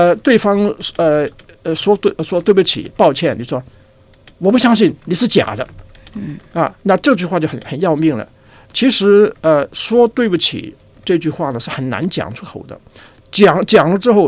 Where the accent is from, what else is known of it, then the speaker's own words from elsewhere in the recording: China; 对我们中国人来说，打一个电话其实是一种恐惧